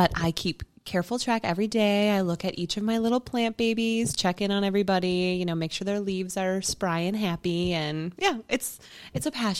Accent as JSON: {"language": "English", "town": "Menasha", "region": "Wisconsin", "country": "United States", "tie": "born or raised there", "said": "I grew up in Menasha, Wisconsin."}